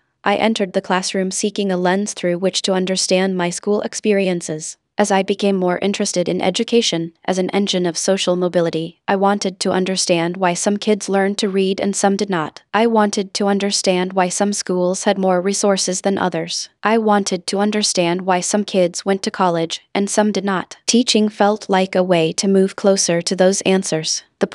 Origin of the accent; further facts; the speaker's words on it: West Virginia, United States; In my home state of West Virginia, that frustration has helped fuel support for the Hope Scholarship